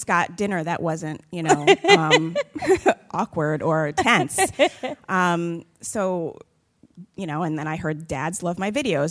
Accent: Jamaica; born there; moved away; I'm Jamaican too.

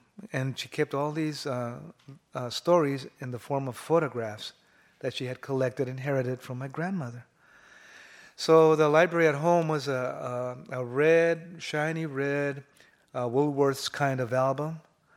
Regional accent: Ramona, California, United States; I guess I was around seven years old, and we came down the mountain from Ramona Mountain, east of San Diego, a city on top of a mountain, Indian reservation.

